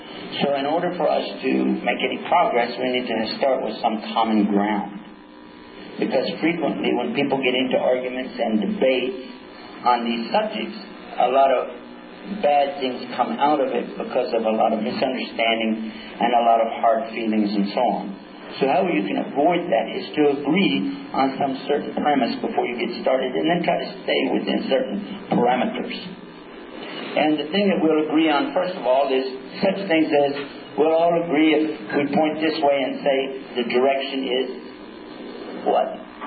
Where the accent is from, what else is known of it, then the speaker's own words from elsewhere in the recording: Texas, United States; I hail from Texas. So I'm having to translate everything from Texas into English.